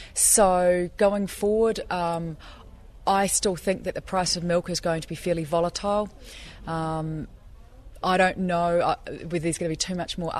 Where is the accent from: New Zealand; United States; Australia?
New Zealand; I'm from New Zealand, from the Shaky Isles at the moment.